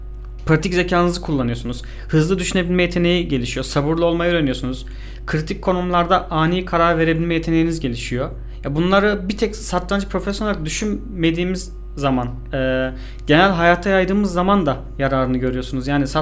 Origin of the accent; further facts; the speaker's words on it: Ankara, Turkey; born there; 1981 doğumluyum. Ankara'da doğdum.